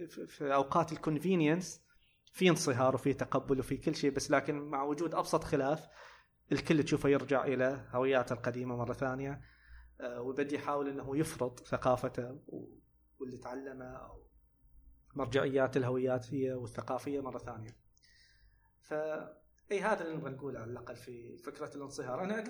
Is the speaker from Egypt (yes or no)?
no; Saudi Arabia; حتى أنا دائما استخدم هذه النكتة إن احنا كسعوديين ما عرفنا بعض إلا في الابتعاث